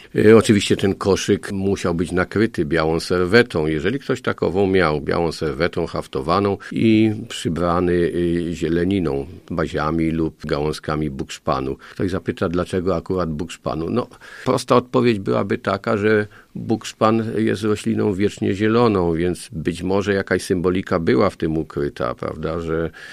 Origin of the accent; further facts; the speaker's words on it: Markowa, Subcarpathian Voivodeship, Poland; Ja pamiętam czasy ze swojego dzieciństwa, a urodziłem się pod Łańcutem we wsi Markowa